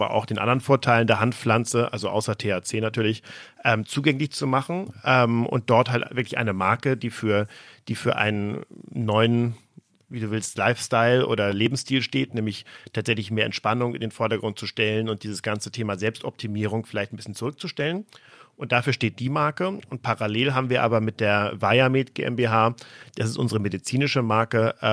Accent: Flensburg, Schleswig-Holstein, Germany; war in Flensburg, also noch nördlicher als Hamburg, oben in meiner Heimatstadt sehr aktiv

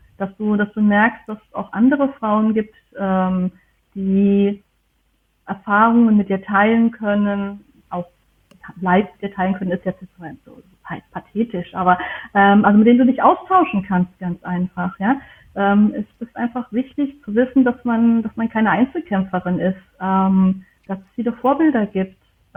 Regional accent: Germany; ich komme aus Deutschland.

